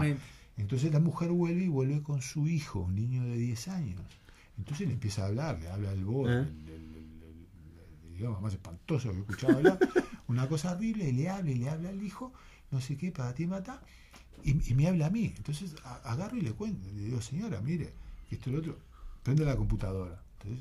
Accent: Uruguay; lo único que tengo que decir es que soy uruguayo, se me abren las puertas

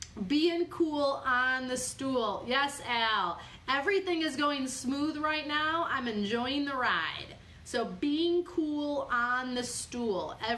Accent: Midwest, United States; Like, clearly this is a Southern slang phrase. Yes, I just said that. I am from the Midwest.

